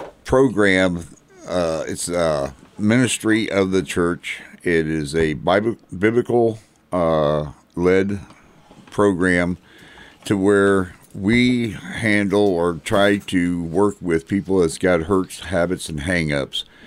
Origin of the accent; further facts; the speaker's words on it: Kansas, United States; Well, I tell you what, I've lived here for 58 years. I was born here in Wyandotte County, and I've never really went anywhere outside of the United States